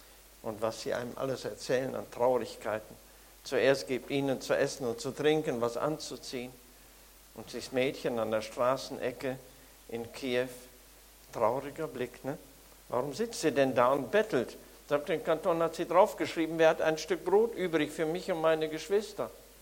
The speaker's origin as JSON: {"language": "German", "region": "North Rhine-Westphalia", "country": "Germany", "tie": "born or raised there", "lives_now": "Gummersbach, Germany", "said": "Ich selber bin aufgewachsen im Münsterland, im streng katholischen Umfeld, und da hat mich der Heiland gefunden. Und wir wohnen in Gummersbach bei Köln und da mit unseren Kindern"}